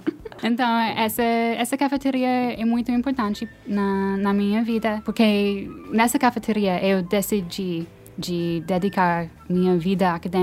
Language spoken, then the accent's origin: Portuguese; Seattle, Washington, United States; Portuguese is a second language; now in Brazil; Eu nasci e cresci em Seattle.